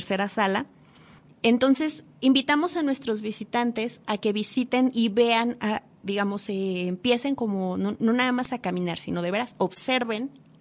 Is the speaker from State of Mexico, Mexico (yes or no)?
yes; State of Mexico, Mexico; now in Durango, Mexico; cuando yo llegué aquí, la primera vez vine en 2007. Yo no soy originaria de Durango, soy originaria del Estado de México.